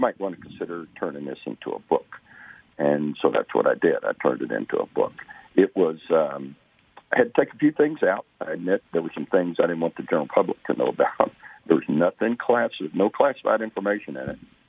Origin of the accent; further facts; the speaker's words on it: Deep South, United States; I grew up in the Deep South, the Louisiana, Arkansas, Texas, Oklahoma type areas